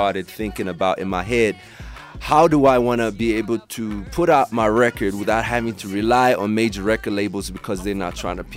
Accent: Botswana; upbringing started back in Botswana. I was born

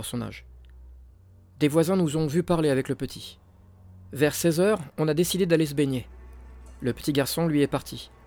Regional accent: Madagascar; now in Paris, France; Je suis originaire de Madagascar et je connais beaucoup de gens du pays.

